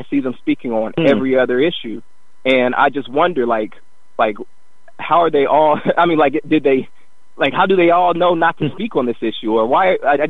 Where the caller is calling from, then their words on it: Louisville, Kentucky, United States; I'm calling from Louisville, Kentucky.